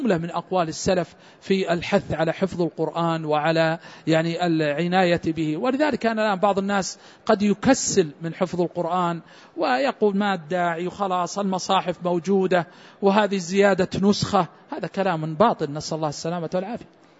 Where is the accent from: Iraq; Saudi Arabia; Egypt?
Saudi Arabia; التي تقام سواء هنا عندنا في المملكة العربية السعودية